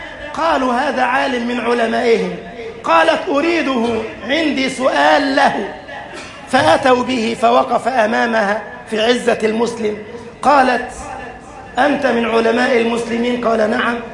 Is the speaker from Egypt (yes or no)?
yes; Egypt; كان رئيس القضاء في بلدنا مصر،